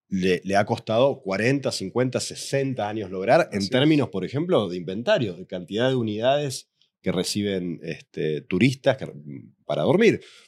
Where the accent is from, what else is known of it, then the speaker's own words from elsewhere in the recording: Argentina; Pero la confesión que les quiero hacer, chicos, es que soy argentino.